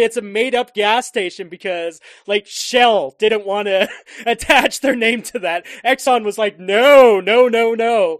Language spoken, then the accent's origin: English; Canada; we may not know this because we're Canadian